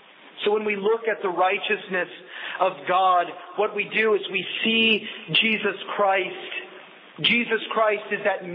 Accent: Pennsylvania, United States; I grew up in Western Pennsylvania, and the collections of vintage cars was great

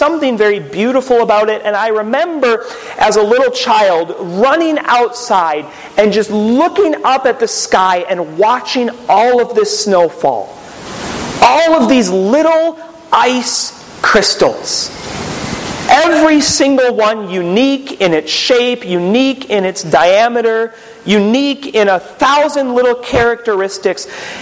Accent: Minnesota, United States; now in California, United States; So I already told you a couple times this evening, I grew up in Minnesota.

